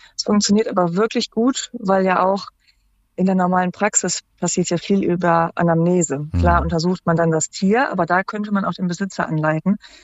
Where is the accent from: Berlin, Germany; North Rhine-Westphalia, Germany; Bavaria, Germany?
North Rhine-Westphalia, Germany; Cologne; also ich komme aus Köln